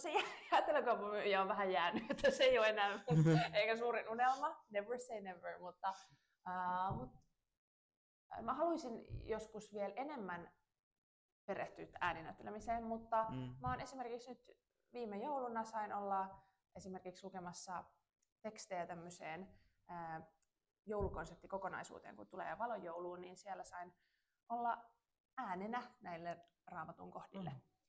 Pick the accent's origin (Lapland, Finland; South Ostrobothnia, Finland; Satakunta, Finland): South Ostrobothnia, Finland; Seinäjoki; now in Tampere, Finland; 24V. Tällä hetkellä asun Tampereella. Oon alun perin kotoisin Seinäjoelta, missä oon asunut suurimman osan elämästäni.